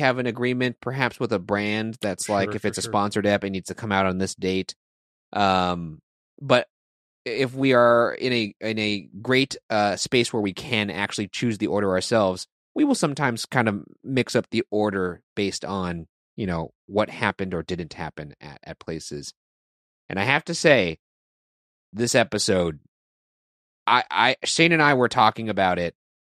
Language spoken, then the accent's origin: English; Los Angeles, California, United States; I don't go out to bars anymore and in my hometown. Like in LA, when I'm home, I don't go to bars.